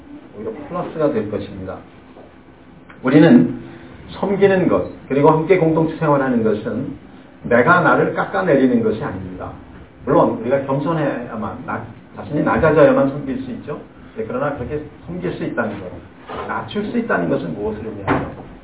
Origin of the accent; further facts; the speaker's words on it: South Korea; now in United States; 우리는 여전히 한국 사람입니다.